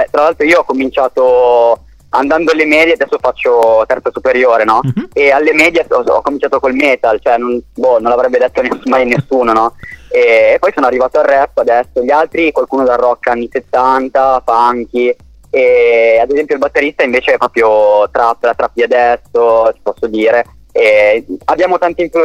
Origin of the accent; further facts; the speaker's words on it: Piedmont, Italy; anche noi siamo del Piemonte, siamo un po' più in inferiorità